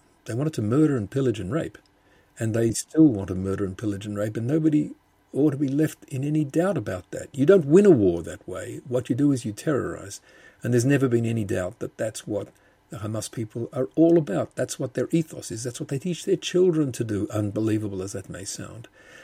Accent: Australia; I'm from Australia, as people who are listening and wondering where my accent comes from might have noticed. My parents, like almost everybody in my cohort of young Jews in Australia, those of us born in the early 1950s, my parents were graduates of Auschwitz, both of them

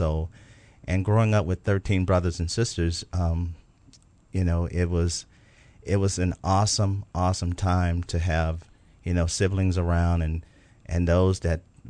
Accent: Arkansas, United States; growing up in Arkansas in a place that you would think, you know, not a lot of industrial, you know, places there to work. But we did a lot of farming

